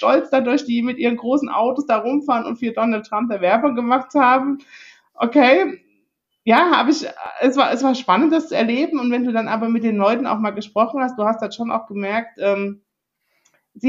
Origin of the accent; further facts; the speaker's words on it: East Germany, Germany; born there; Und ich bin gebürtige Ostdeutsche.